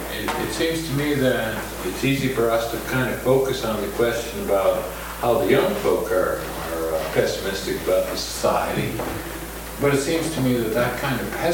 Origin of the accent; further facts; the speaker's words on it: Canada; I speak not as an American, but as a Canadian.